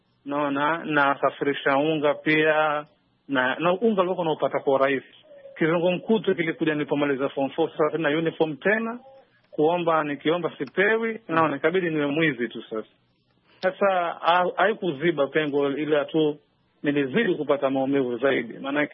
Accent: Likoni, Mombasa County, Kenya; mimi natokea Likoni.

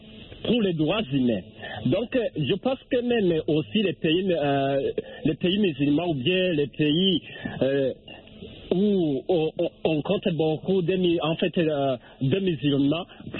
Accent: Burundi; chez nous, au Burundi, ce n'est pas un pays musulmans, mais où on compte beaucoup de musulmans.

